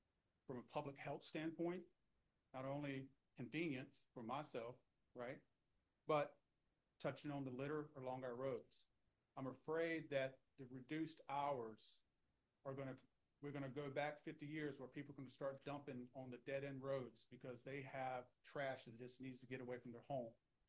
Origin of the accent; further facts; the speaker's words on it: North Carolina, United States; Been a citizen here, born and raised in Bertie County. Went to primary school here, went away, college, came back.